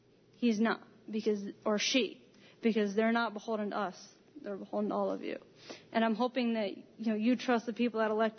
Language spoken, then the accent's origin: English; Freeville, New York, United States; I'm from Freeville